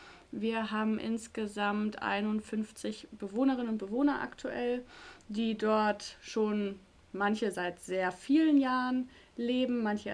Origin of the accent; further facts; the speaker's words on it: Schleswig-Holstein, Germany; Ich komme aus Norddeutschland, von daher, also Schleswig-Holstein